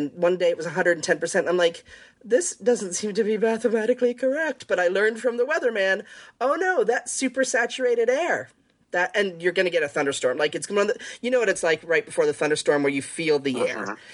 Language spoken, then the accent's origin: English; Ontario, Canada; I grew up outside Toronto